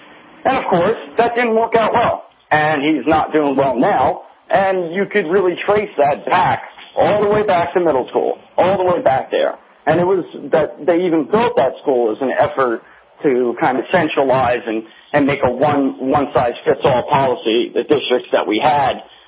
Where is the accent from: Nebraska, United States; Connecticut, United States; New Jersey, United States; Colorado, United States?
New Jersey, United States; I'm from New Jersey, but after a couple of years, your blood thins out.